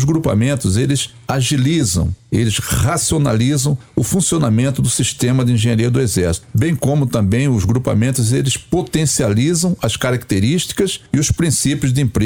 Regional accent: Cuiabá, Mato Grosso, Brazil; Eu sou cuiabano e eu fui muito influenciado

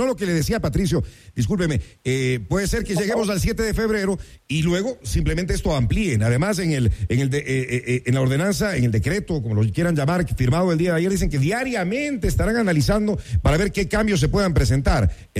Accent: Quito, Pichincha, Ecuador; que es lo que todos, como quiteños, como ecuatorianos, queremos.

